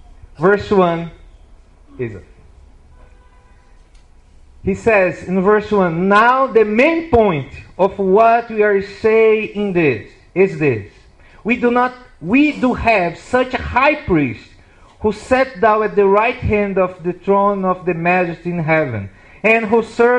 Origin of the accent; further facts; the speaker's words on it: Brazil; English is a second language; So everyone know already that I'm from Brazil. So this means that English is my second language.